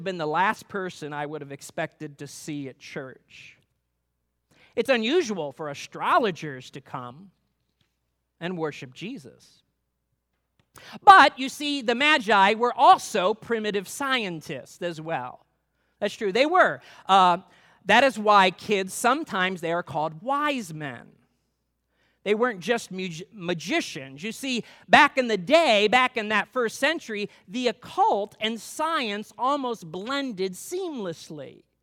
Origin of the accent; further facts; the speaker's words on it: North Ridgeville, Ohio, United States; I remember growing up in northeastern Ohio, the west suburbs of Cleveland, where I grew up in North Ridgeville, Ohio.